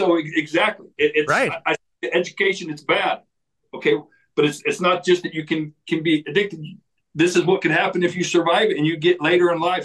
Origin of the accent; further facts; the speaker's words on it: Texas, United States; but I tell you, I'm a proud Texan and I married a West Virginian